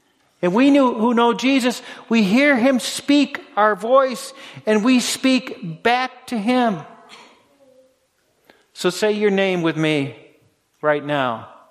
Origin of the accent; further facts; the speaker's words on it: Massachusetts, United States; I grew up near Cape Cod.